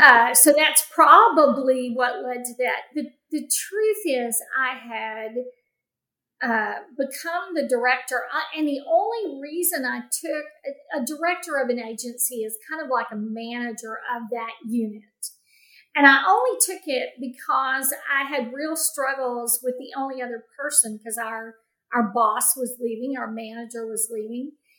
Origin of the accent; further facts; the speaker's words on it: Texas, United States; which I grew up in the Metroplex. No one I knew wore cowboy boots.